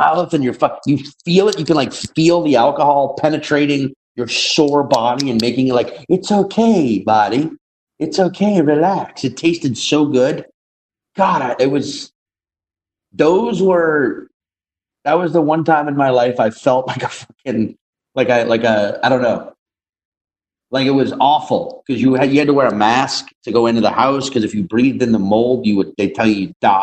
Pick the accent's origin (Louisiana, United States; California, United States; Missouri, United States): Louisiana, United States; Because like growing up in Louisiana, you weren't even encouraged to think much about a second language.